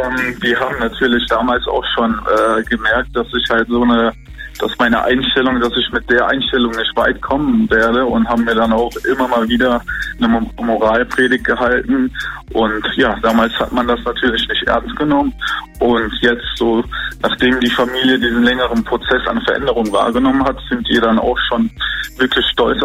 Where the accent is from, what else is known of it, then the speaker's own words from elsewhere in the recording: Germany; born there; Ich bin hier in Deutschland geboren, bin auch sehr froh, hier leben zu dürfen.